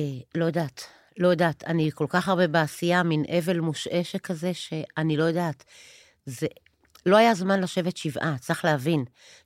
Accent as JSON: {"language": "Hebrew", "town": "Ma'alot-Tarshiha", "region": "Northern District", "country": "Israel", "said": "אני באה ממעלות"}